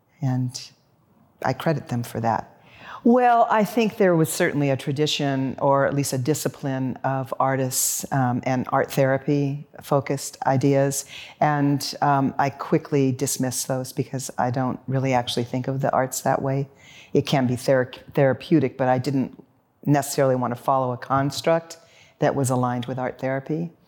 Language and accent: English; Santa Barbara, California, United States; moved away as an adult; now in Seattle, United States; And I came here from Los Angeles, from the Los Angeles area, Santa Barbara, and never thought I'd stay, but here I am.